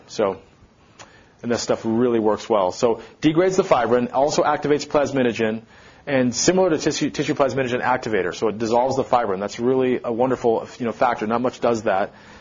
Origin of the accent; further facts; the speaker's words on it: Minnesota, United States; I'm from Minnesota, so I used to put my foot out of lakes a lot, and I'd always have leeches on my feet, you know.